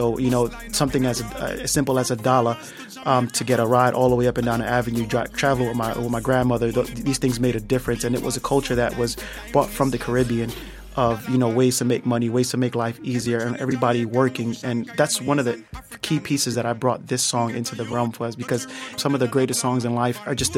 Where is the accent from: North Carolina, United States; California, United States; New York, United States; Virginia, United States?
New York, United States; Brooklyn; So my first language is English, second is Spanish. And then being in the streets of Brooklyn, I have to learn off to speak Patois